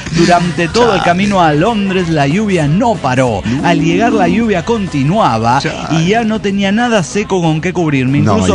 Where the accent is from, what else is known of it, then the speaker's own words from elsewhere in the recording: San Cristóbal de las Casas, Chiapas, Mexico; born there; si bien radico en el centro del país, debo acotar que nací en San Cristóbal de las Casas.